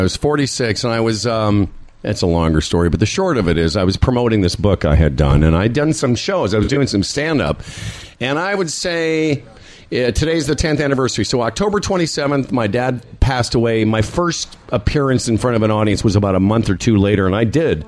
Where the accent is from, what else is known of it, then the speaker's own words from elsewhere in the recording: Moose Jaw, Saskatchewan, Canada; And it's fine because I'm from Moose Jaw as well. I've grown up in a small town.